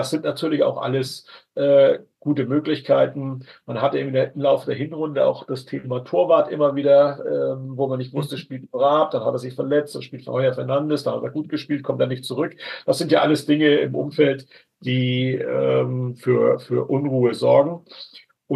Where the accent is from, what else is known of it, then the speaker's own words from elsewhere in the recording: Hamburg, Germany; Ich hoffe es, ich bin ja Hamburger